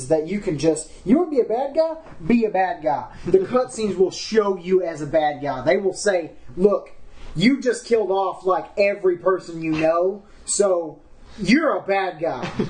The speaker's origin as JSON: {"language": "English", "region": "Texas", "country": "United States", "said": "I'm sorry. I'm from Texas, so..."}